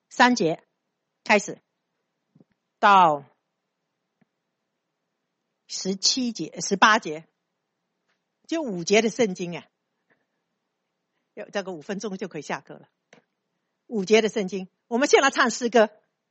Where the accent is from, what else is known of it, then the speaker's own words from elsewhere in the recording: China; 因为我们中国人太有智慧了